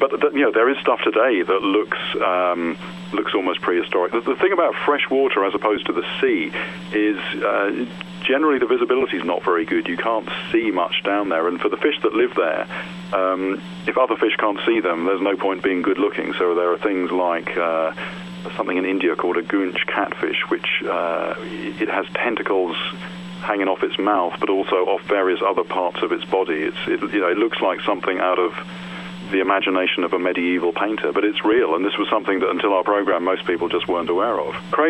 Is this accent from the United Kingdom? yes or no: yes; England, United Kingdom; I'm from England. I live in southwest England.